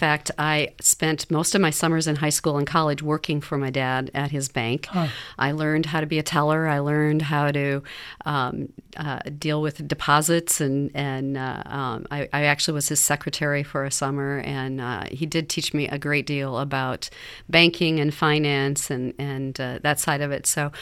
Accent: Iowa, United States; I'm actually a native Iowan. I was born in a small town in northern Iowa and grew up basically in a farm town

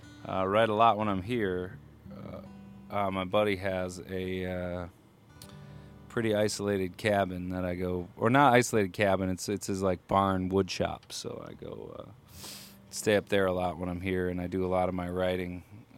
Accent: Grand Rapids, Michigan, United States; I haven't been back to Grand Rapids. Ooh, my hometown.

